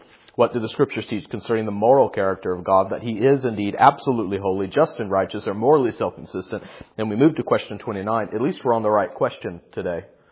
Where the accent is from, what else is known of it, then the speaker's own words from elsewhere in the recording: the South, United States; some of us, not all of us, but growing up in the South, we heard it in a Sunday school somewhere